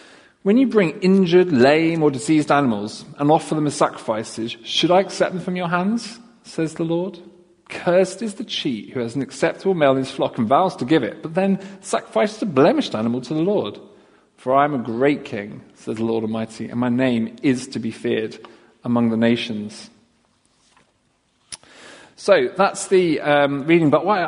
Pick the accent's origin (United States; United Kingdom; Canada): United Kingdom; London; now in Wales; I grew up in London, so obviously you can I don't sound like I come from these parts, but my wife and I really felt a calling to North Wales.